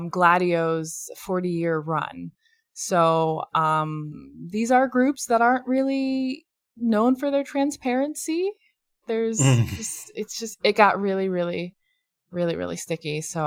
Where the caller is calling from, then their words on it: Florence, Tuscany, Italy; But yeah, I come to you from Firenze, where I'm recording on land belonging to Proto-Italians.